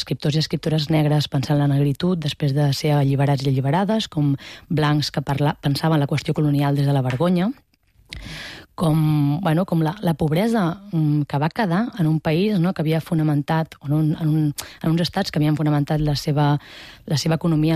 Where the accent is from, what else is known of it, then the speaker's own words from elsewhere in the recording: Barcelona, Catalonia, Spain; tot i que jo ja no visc a Barcelona, sóc nascuda a Barcelona i, per tant, m'he socialitzat, no?, la gran part de la meva vida l'he fet aquí